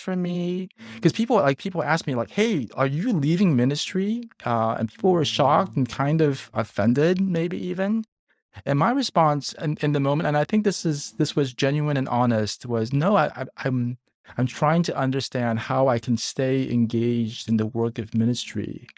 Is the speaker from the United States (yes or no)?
yes; Pasadena, California, United States; Like Pasadena. I've been moved around quite a bit, but mainly Pasadena.